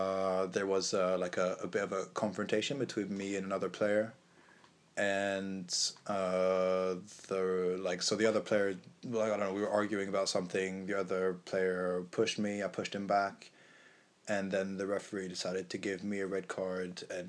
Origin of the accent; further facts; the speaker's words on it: Switzerland; So I'm from Switzerland and I've played football all my life over there.